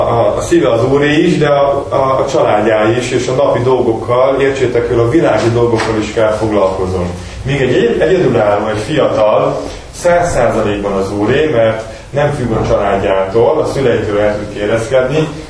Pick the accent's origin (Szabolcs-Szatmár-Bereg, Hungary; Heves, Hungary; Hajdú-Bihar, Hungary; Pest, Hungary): Hajdú-Bihar, Hungary; Debrecen; Én debreceni származású vagyok